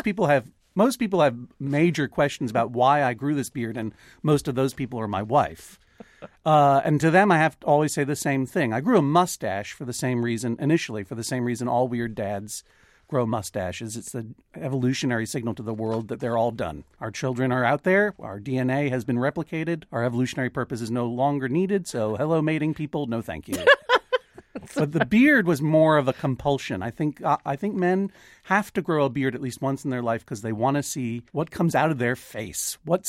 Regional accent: Brookline, Massachusetts, United States; Right. So I grew up in Brookline. I went to high school here.

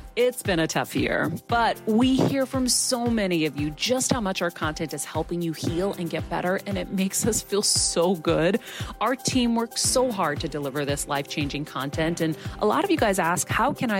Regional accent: Martinez, California, United States; born there; I was born in Martinez. Not too far from me.

